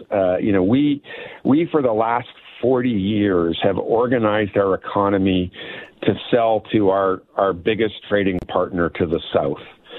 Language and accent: English; Winnipeg, Manitoba, Canada; also born or lived in Saskatchewan, Canada; I grew up mostly in Winnipeg, but my parents lived in Saskatchewan for 15 years as I was a teenager, and so.